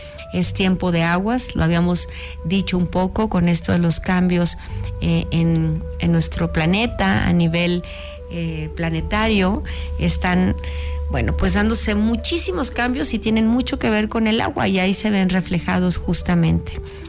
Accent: Mexico; todos somos mexicanos y lo que pasa en Nayarit, lo que pasa en Los Cabos, en La Paz, en Acapulco, en Oaxaca, en Chiapas, en Veracruz, en cualquier parte de nuestro México lindo y querido

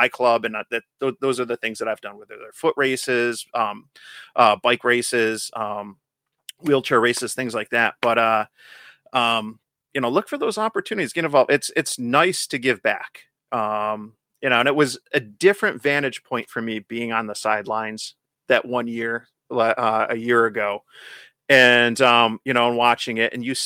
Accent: New Hartford, New York, United States; he's in New Hartford, which is a suburb of Utica. I'm like, hey, I'm from New Hartford.

